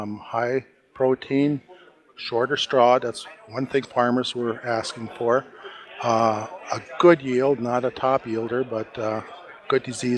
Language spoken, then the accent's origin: English; Napoleon, North Dakota, United States; I'm from Napoleon, yes.